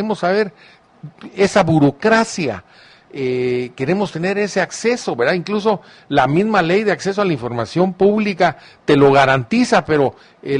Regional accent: Guatemala; como guatemalteco

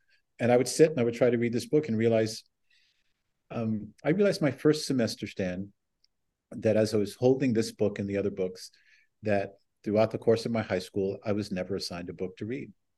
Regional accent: Lompoc, California, United States; can do at Lompoc High School. So lo and behold, a coach from Gonzaga University came to visit me in my hometown because he heard I was pretty good.

